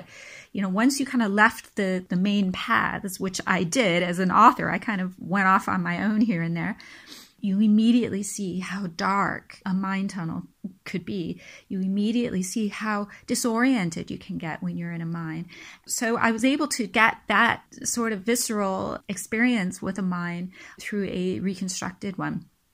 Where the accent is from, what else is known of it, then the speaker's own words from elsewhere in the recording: United States; now in Germany; one of the fundamental questions as an American, but living in Germany